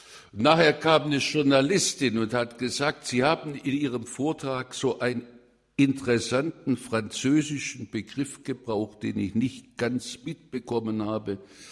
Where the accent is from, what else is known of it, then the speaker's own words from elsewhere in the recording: Baden-Württemberg, Germany; Ich komme aus Württemberg und deshalb kann ich meine Sprache nicht verleugnen.